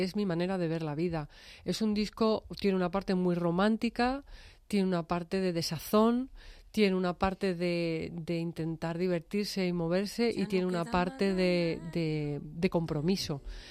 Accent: Madrid, Community of Madrid, Spain; born there; also born or lived in United States / Argentina; Yo nací en Madrid, viví en Estados Unidos, viví en Argentina, vengo de una familia flamenca.

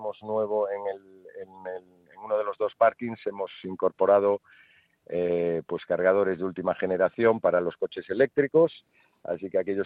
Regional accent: Galicia, Spain; Ahí se me nota que soy gallego

